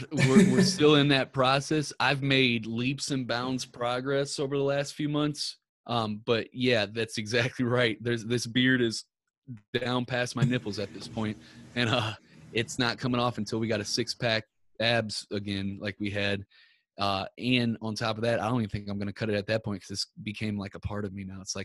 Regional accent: Ferguson, Missouri, United States; I'm from Ferguson, Missouri. And I'm like, dude, my neighborhood ain't nearly as bad as what this media is putting out to be or whatnot.

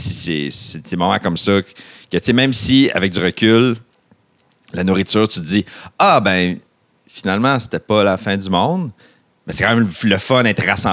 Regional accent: Kapuskasing, Ontario, Canada; Moi, je viens du nord de l'Ontario. De Kapuskasing, quand même une petite ville. Puis les deux côtés de ma famille habitaient là.

